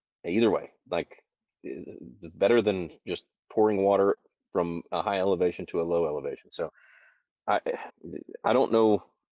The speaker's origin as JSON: {"language": "English", "country": "United States", "said": "Yeah, and I mean, I'm an American"}